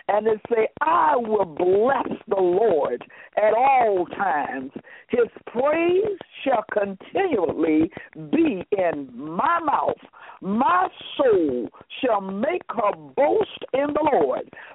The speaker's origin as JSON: {"language": "English", "region": "the South", "country": "United States", "lives_now": "Illinois, United States", "said": "I'm a Southerner, amen, and down south we speak to everybody, amen. I'm up here in Illinois, and I still have to get used to it"}